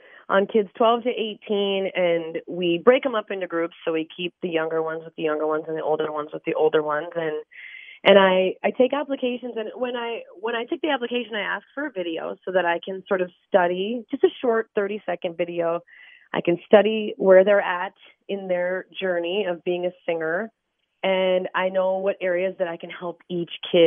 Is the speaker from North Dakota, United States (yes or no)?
yes; North Dakota, United States; So I grew up in the Badlands of North Dakota. If anybody's ever been there, there's a little place called Medora that is kind of a tourist town.